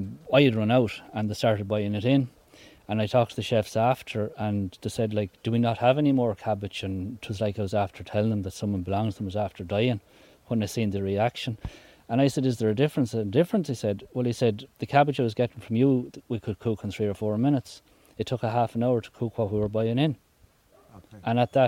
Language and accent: English; Sligo, Connacht, Ireland; Well, I'm a blow in as well. I'm from Sligo.